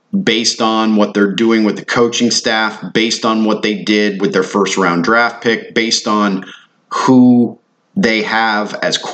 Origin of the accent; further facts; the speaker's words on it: Treasure Island, Florida, United States; You know, my favorite mini golf course growing up in Treasure Island is now a condo or an apartment building or something.